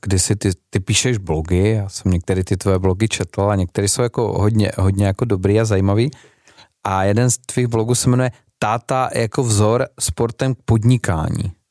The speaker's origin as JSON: {"language": "Czech", "region": "Moravia", "country": "Czechia", "said": "když byli z dědiny, jo, jak se u nás na Moravě říká"}